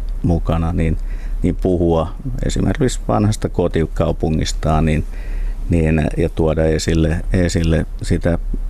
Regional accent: Heinola, Päijät-Häme, Finland; now in Espoo, Finland; iso joukko aktiivisista toimijoista tietää, että olen Heinolasta kotoisin

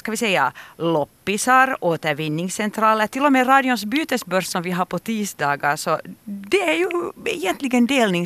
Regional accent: Bromarv, Uusimaa, Finland; när tv kom till min by där jag är uppvuxen och där jag bor fortfarande i Bromar

